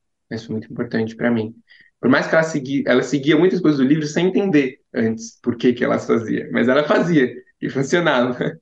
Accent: Brazil; born there; eu cheguei no Brasil, eu nasci aqui no Brasil, numa viagem, com minha mãe

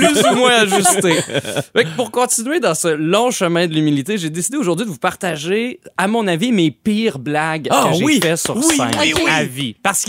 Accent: Saint-Marcellin, Quebec, Canada; j'expliquais que je venais de Saint-Marcellin.

